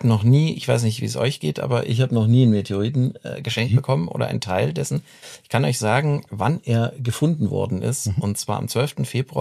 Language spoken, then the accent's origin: German; Munich, Bavaria, Germany; born there; now in Brandenburg, Germany; Also ich bin in München geboren und habe lange in Bayern gelebt, habe aber auch in Berlin gearbeitet, in Hamburg und lebe ja inzwischen in Ostdeutschland, also in Brandenburg. Ich bin mit meiner Familie nach Brandenburg gezogen.